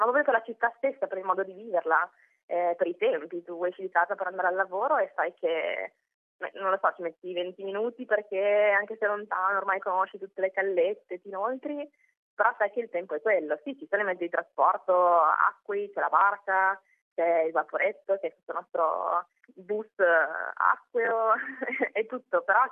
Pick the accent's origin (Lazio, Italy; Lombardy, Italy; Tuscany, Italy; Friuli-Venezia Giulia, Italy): Friuli-Venezia Giulia, Italy; now in Venice, Italy; Sono friulana, ma da 8-9 anni ormai vivo a Venezia, sia per studio che per lavoro.